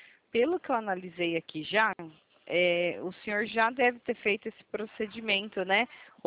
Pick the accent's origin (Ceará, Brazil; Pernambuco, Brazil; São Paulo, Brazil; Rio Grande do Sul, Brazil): São Paulo, Brazil; Itatiba; Eu sou aqui de Itatiba, São Paulo.